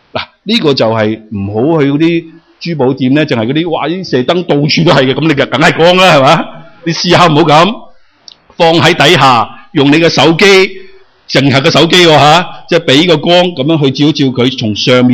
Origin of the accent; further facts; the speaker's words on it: Guangdong, China; 我哋广东人系好鍾意要点啊？要平，要靓，又要正喎